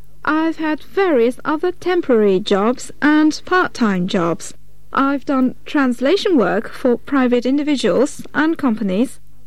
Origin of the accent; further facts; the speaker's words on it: Beijing, China; I was born here in Beijing and have always lived here.